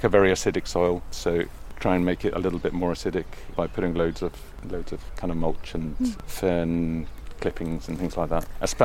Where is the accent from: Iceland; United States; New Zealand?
Iceland; So I'm from Iceland and we have colourful houses. My grandmother was from the Faroe Islands